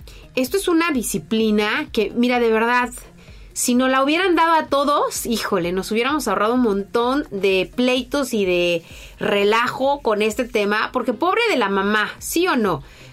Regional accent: Mexico; hablo por lo que veo y por lo que yo sé que sucede dentro de mi comunidad como mexicana, como latina.

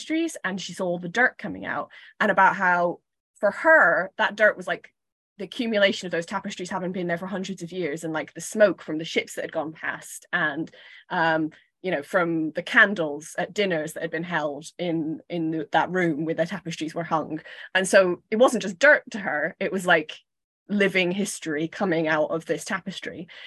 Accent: Scotland, United Kingdom; Yeah, I think I'm allowed to say this because I'm Scottish.

